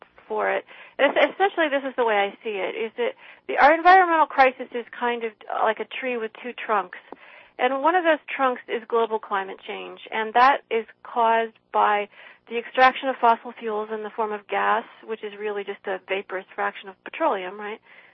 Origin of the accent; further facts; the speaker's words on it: Illinois, United States; Yes, I would say that my hometown is a kind of everywhere USA. You know, it's just downstream from Peoria, Illinois.